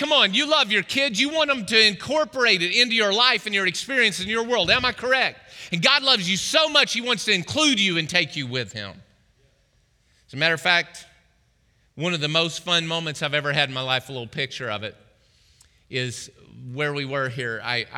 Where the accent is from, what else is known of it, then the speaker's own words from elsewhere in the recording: Oklahoma, United States; The wind, I grew up in Oklahoma.